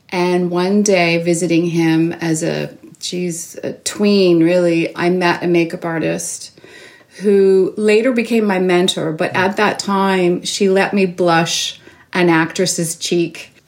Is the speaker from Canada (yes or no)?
yes; Toronto, Ontario, Canada; I grew up in Toronto, born and raised